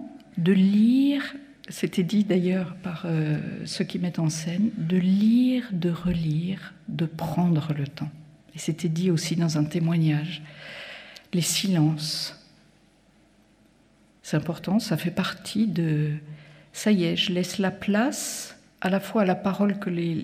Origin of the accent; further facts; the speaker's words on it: Lyon, Auvergne-Rhône-Alpes, France; Enfin, je suis désolée, je suis lyonnaise